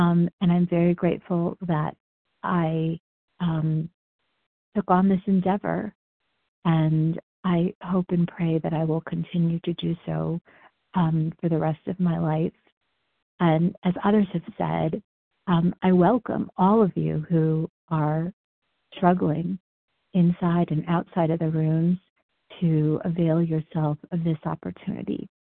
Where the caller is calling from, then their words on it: Denver, Colorado, United States; I'm calling from Denver, Colorado